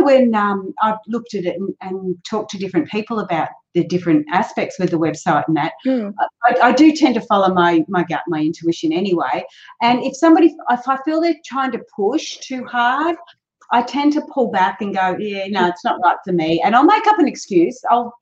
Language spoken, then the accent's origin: English; Australia; also born or lived in England; I was born in England, raised in Australia